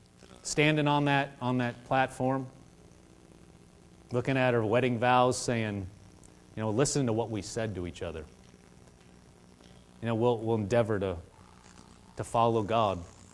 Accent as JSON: {"language": "English", "region": "Nebraska", "country": "United States", "tie": "born or raised there", "also_born_or_lived": "Massachusetts", "said": "I grew up in Nebraska. And Shelly came to live there."}